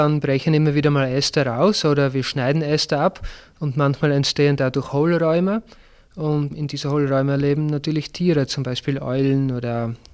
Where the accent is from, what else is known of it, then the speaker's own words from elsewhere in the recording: Netherlands; born there; German is a second language; Ich bin gebürtiger Niederländer. Also ich habe den Beruf früher in den Niederlanden gelernt.